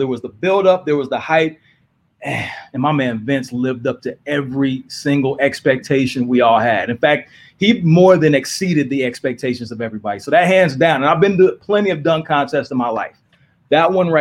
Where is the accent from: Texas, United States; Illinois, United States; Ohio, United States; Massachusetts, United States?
Texas, United States; Dallas; Did it in my hometown of Dallas.